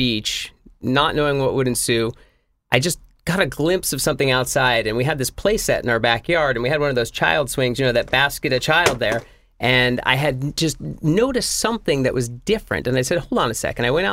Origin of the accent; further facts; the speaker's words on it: Anchorage, Alaska, United States; also born or lived in Los Angeles / Salt Lake City; now in Vero Beach, United States; I moved here from Los Angeles 6 years ago. Before that, I lived in Salt Lake City, Utah. And before that, I lived in Anchorage, Alaska, where I grew up.